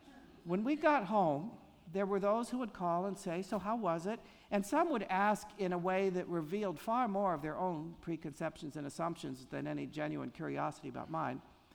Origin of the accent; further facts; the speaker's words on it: United States; After all, I'm an American who desires and longs for more.